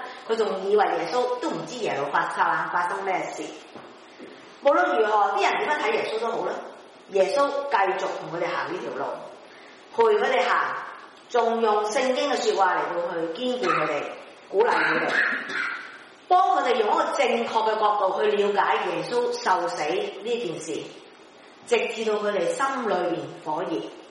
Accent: China; 我們是中國人，我想找一個中國的字來形容。

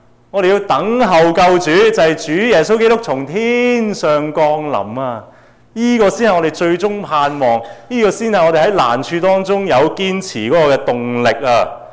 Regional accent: British Columbia, Canada; 我们作为加拿大人，我哋去夏威夷旅行，咁点啊？我哋嘅身份都仍然系加拿大人

